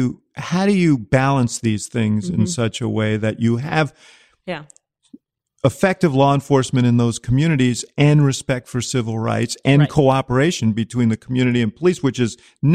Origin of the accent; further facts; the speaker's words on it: Chicago, Illinois, United States; I come from Chicago.